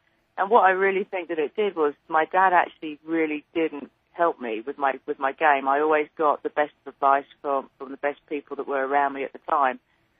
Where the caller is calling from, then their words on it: Orlando, Florida, United States; Just Orlando.